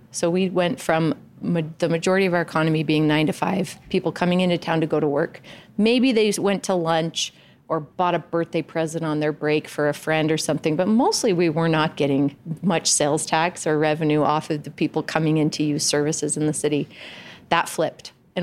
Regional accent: Salt Lake City, Utah, United States; people say, where are you from? I'm from Salt Lake. Oh, which neighborhood are you in? I live in West Valley.

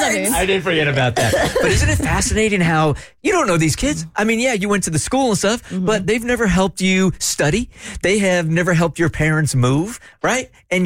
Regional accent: San Diego, California, United States; And I grew up in San Diego.

